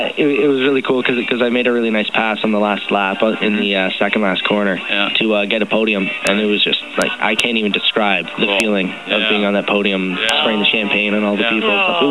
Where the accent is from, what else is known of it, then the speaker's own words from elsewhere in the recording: Port Dalhousie, Ontario, Canada; I grew up in Port Dalhousie, so I've always been listening to your radio station.